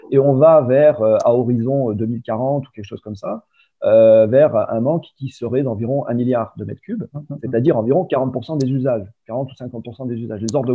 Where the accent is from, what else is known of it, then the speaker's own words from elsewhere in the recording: Provence-Alpes-Côte d'Azur, France; on a l'habitude en Provence, moi j'habite enfin, je viens de Provence en grande partie.